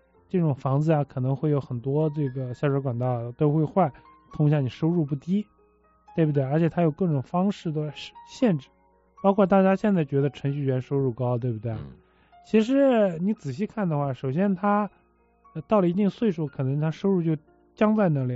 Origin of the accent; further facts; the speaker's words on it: China; 给这个我们中国人都开开思路嘛